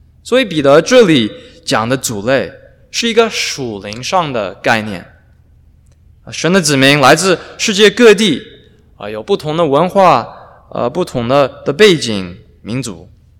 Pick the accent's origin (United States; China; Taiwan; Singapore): United States; 虽然我出生长大在美国，但我的父母是中国人，所以我的成长经历在很多方面都和一般在美国长大的人不太一样。